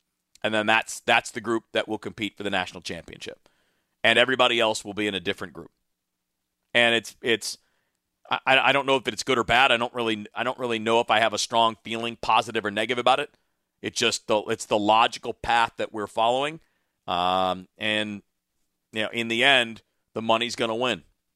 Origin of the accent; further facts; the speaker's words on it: Michigan, United States; also born or lived in Miami; I grew up near the University of Michigan. I went to the University of Miami.